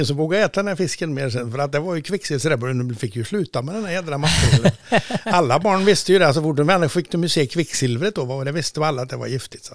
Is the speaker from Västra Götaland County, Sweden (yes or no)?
yes; Tidaholm, Västra Götaland County, Sweden; jag föddes ju mitt i Tidaholm, slutet på 50-talet, 1958 då. Och jag bodde ju ganska centralt, granne med Vulkan.